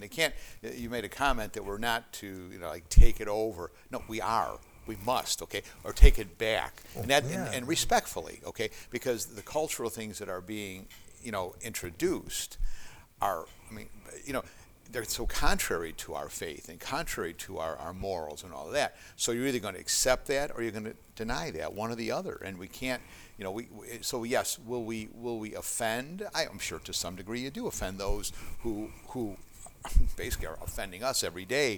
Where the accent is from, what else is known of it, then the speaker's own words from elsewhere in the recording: United States; You know, of course, we're American. We're in the United States.